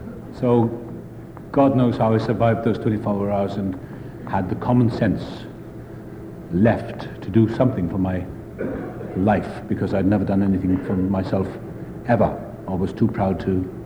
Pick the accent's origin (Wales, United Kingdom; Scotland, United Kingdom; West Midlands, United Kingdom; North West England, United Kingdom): Wales, United Kingdom; born there; I was born in South Wales.